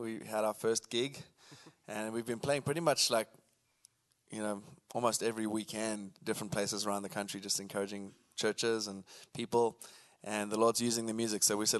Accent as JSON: {"language": "English", "town": "Cape Town", "region": "Western Cape", "country": "South Africa", "tie": "born or raised there", "said": "My wife and I were born and raised in Cape Town in South Africa. That's why we talk funny. And we're from the, sometimes say we're from the deep south, so that's the southern accent you're hearing."}